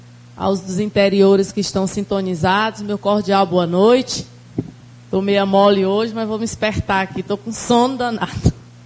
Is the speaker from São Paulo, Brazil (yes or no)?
no; São João dos Patos, Maranhão, Brazil; desde a minha infância lá no Maranhão, São João dos Patos, hoje ainda continua os belíssimos desfiles das escolas no 7 de setembro.